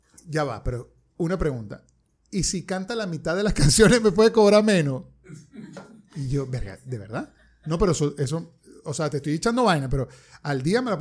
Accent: Caracas, Capital District, Venezuela; born there; yo nací en Caracas. Okay. En la clínica David Lobo

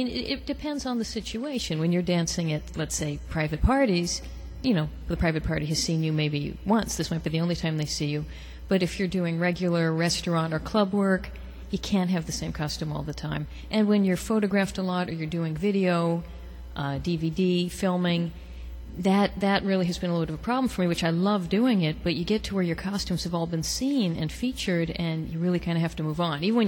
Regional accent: Missoula, Montana, United States; born there; now in New York, United States; Actually, my accent has kind of disappeared. I was born in the Rocky Mountains, Missoula, Montana.

